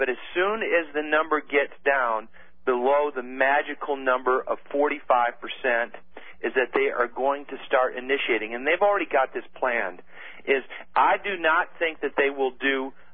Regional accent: United States; and that as an American, I am doing my best to try and share these possibilities with other Americans

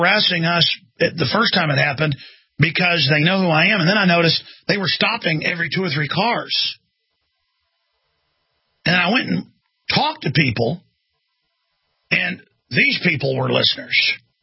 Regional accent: Austin, Texas, United States; Well, I'm from Austin, Texas.

